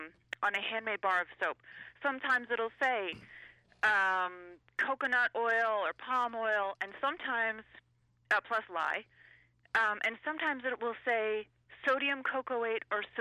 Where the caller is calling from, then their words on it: Hobart, Tasmania, Australia; Hey, I'm calling from Hobart.